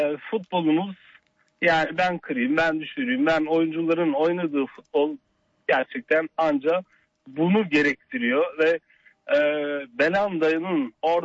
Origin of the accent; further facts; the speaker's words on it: Nevşehir, Turkey; now in Strasbourg, France; Fransa'dan arıyorum. Sizinle daha önce görüşme şansım olmuştu. Strasbourg şehrinden. Ben Nevşehirliyim.